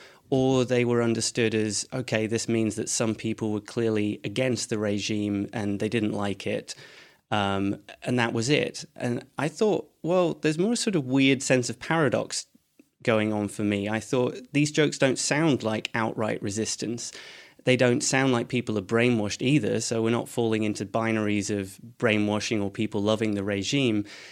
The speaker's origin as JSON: {"language": "English", "town": "Edinburgh", "region": "Scotland", "country": "United Kingdom", "said": "So I'm from Edinburgh, though my accent wouldn't make you think that."}